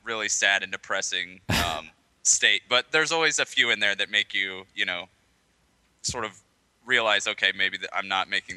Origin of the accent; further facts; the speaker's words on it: Indiana, United States; I'm from Indiana.